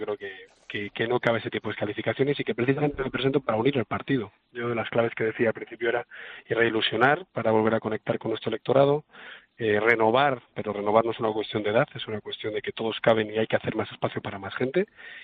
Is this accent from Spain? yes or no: yes; Spain; me siento despreciado como español